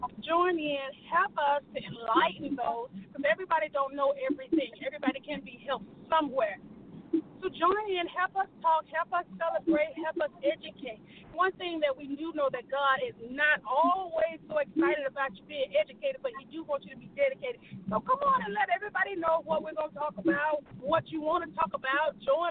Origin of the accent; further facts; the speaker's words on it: Montgomery, Alabama, United States; now in Atlanta, United States; we're coming to you straight out of Atlanta, but born and raised in Montgomery